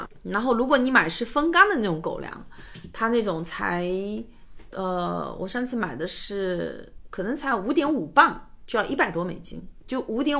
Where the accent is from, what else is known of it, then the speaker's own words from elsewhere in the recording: China; 还有新西兰的那种蛋菜，我们中国人叫蛋菜，还有羊肉啊